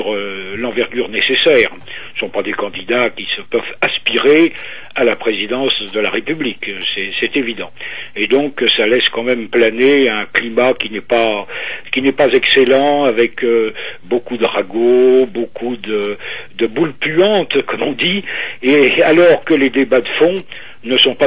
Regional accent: France; On n'a pas à faire, je pense, nous en tant que Français

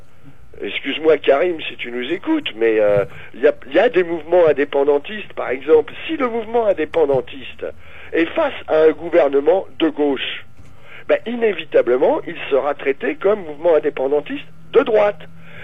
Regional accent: France; je suis français quand même

